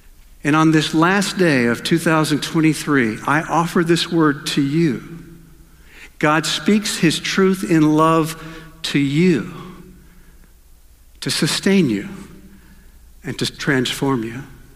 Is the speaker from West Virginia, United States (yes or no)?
no; North Carolina, United States; moved away; My wife, Cindy, joins me, and we're originally from North Carolina, but these last 3 years we've been up in Grand Rapids, Michigan